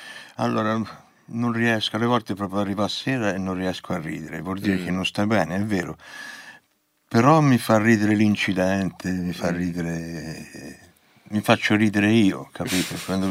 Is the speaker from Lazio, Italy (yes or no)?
no; Livorno, Tuscany, Italy; perché lui è pisano, io sono livornese